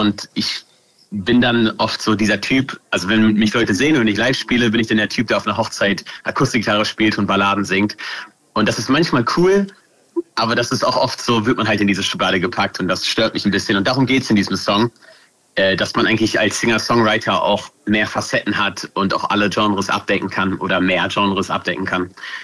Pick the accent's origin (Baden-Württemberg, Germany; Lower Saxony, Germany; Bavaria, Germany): Lower Saxony, Germany; Hameln; das ist so meine Heimat, meine Freunde, meine Familie, die sind daher und ich hatte halt eine sehr gute Zeit, ich war auf dem Schiller-Gymnasium, ich hatte tolle Musiklehrer und das macht für mich so Hameln aus.